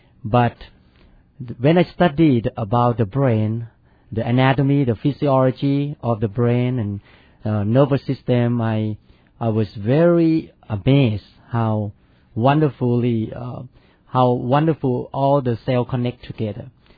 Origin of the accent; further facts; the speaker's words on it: Bangkok, Thailand; English is a second language; I was born in Bangkok, Thailand, and I grew up as a non-Christian.